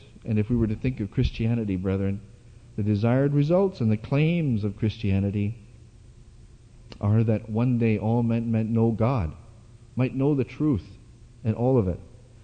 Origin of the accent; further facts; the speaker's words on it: Canada; I come from Canada, I'm from a different country. I come to this country and I say we can share two countries.